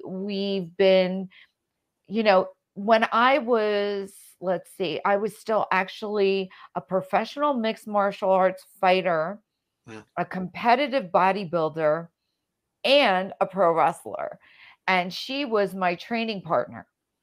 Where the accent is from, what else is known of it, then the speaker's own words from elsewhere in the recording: New Jersey, United States; I'm a Jersey girl, really.